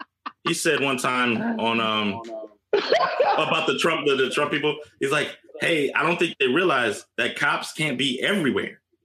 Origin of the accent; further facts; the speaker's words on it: Chicago, Illinois, United States; I lived in Chicago. I grew up in Chicago. Statistically, when I was in Chicago, it was way more violent than it is now.